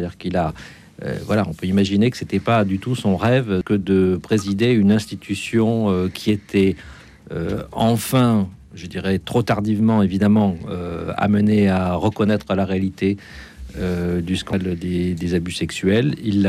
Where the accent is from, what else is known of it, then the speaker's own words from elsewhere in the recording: France; moi je suis un homme, je suis catholique, je suis français, ma mère est juive.